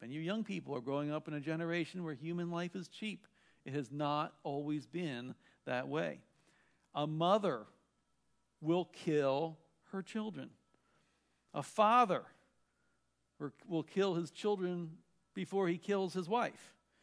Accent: Baltimore, Maryland, United States; When I was young, growing up in Baltimore

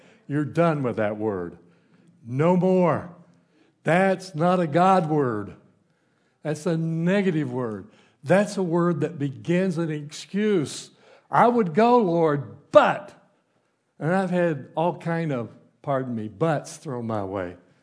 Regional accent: the South, United States; I grew up in the South where they eat those things, and if you hadn't have told me that was a flower, I'd have probably took a bite out of it.

